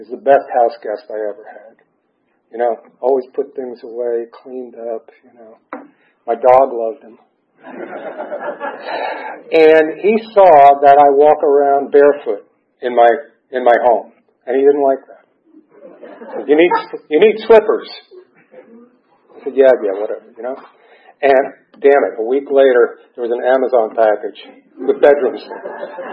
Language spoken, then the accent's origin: English; New York, United States; me, a New York boy.